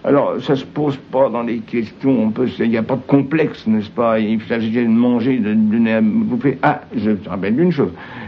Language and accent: French; Courbevoie, Île-de-France, France; born there; Je suis né à Courbevoie-Seine, Rampe du Pont, le 27 mai 1894.